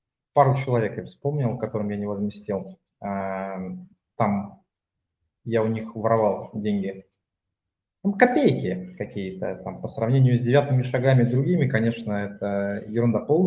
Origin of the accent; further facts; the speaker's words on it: Barnaul, Altai Krai, Russia; moved away as an adult; also born or lived in Moscow; я же сам из Барнаула, да. Вот. Потом я в Москву переехал. То есть где-то на четвертом году трезвости. Вот. А сейчас я за границей живу.